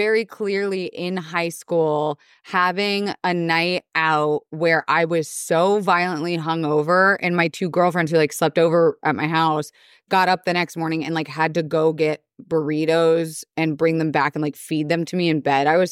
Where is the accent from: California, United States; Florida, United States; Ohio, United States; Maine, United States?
Florida, United States; Yeah, no, that was a problem growing up in Florida